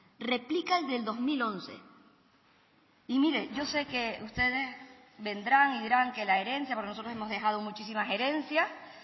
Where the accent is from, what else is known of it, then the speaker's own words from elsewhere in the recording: Canary Islands, Spain; Y yo vengo aquí, señor Franqui, como tinerfeña